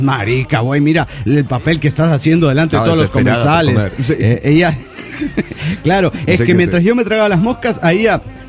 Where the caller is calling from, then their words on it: Cochabamba, Bolivia; de Cochabamba, Bolivia.